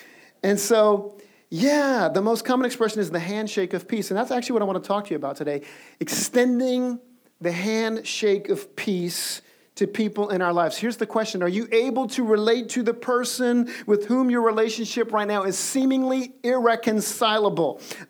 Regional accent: New Orleans, Louisiana, United States; I get it. I'm from New Orleans. We hug and kiss people.

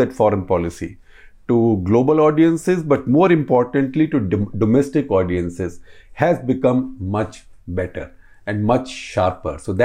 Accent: Pakistan; But I'm a Pakistani, I wasn't going to become a Brit.

